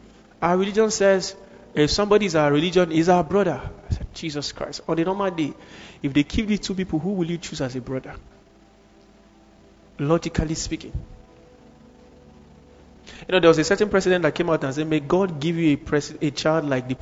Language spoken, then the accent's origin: English; Kaduna, Kaduna State, Nigeria; I remember I grew up in Kaduna.